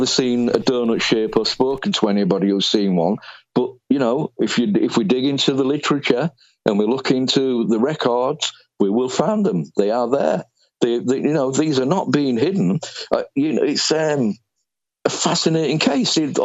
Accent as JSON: {"language": "English", "region": "Yorkshire and the Humber", "country": "United Kingdom", "said": "I'm a Yorkshireman, and I put H's where they're not supposed to be occasionally, you know."}